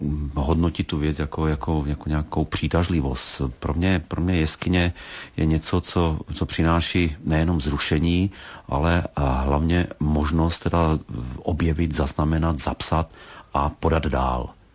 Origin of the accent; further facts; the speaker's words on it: Slovakia; now in Czech Republic; já totiž ještě stále mám slovenské občanství, pocházím ze Slovenska, asi by to tady nevyšlo.